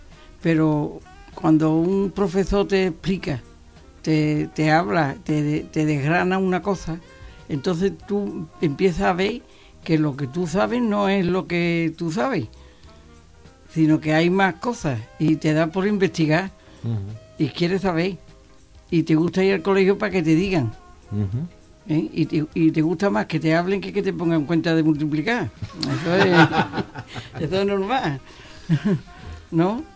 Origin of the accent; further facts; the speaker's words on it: Castilleja, Andalusia, Spain; now in Bormujo, Spain; me casé, me fui a Bormujo. Llevo en Bormujo 48 años, uh-huh. pero yo soy de Castilleja.